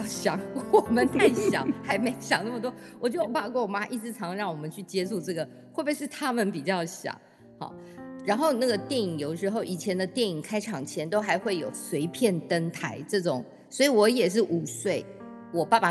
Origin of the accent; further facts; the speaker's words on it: Taipei, Taiwan; also born or lived in Taitung; 所以我是在台东出生的。然后一年之后呢，爸爸又带着妈妈回到了台北，因为妈妈不习惯住在台东